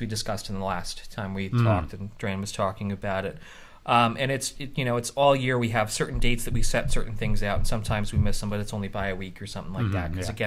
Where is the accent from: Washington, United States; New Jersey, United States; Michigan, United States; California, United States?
New Jersey, United States; hopefully the state, the other event goes away, and our state, my home state, gets a fresh start, and this event is a good springboard. We want to hand it over to an all-Jersey board.